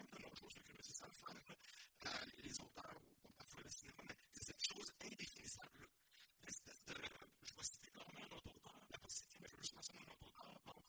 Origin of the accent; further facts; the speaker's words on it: Compton, Quebec, Canada; En Estrie, à Comptonville, là d'où je viens, petit village de 3000 habitants